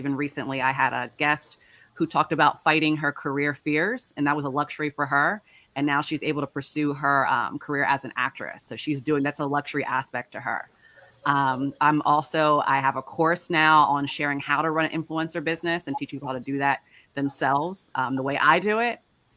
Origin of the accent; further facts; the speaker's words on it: Southern United States, United States; So it aligns with my story growing up in the South. I'm originally from the South